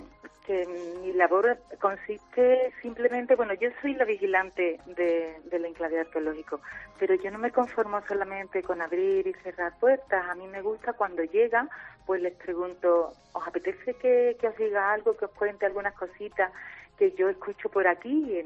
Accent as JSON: {"language": "Spanish", "town": "Mairena del Aljarafe", "region": "Andalusia", "country": "Spain", "said": "Yo soy de Mairena del Aljarafe y aparte de querer un lugar cercano, pues me gustaba mucho estar aquí en la naturaleza. Yo soy de campo"}